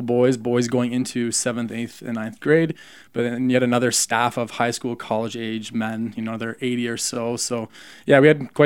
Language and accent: English; Canada; growing up in Canada, youngest of four, my mom and dad grew up in Christian homes.